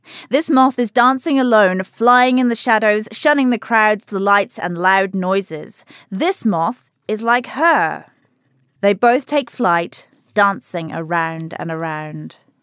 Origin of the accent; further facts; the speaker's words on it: New Zealand; But also, I'm a Kiwi. That's what I know. I know I don't sound like a Kiwi, but I was born here.